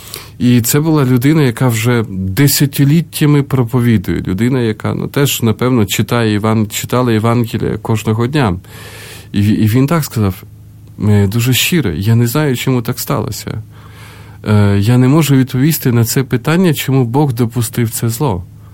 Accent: United States; Адже ми, американці, так багато молимося, у нас така християнська країна

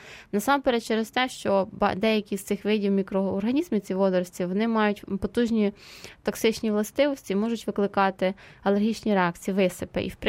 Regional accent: Ternopil Oblast, Ukraine; я родом з Тернопільщини

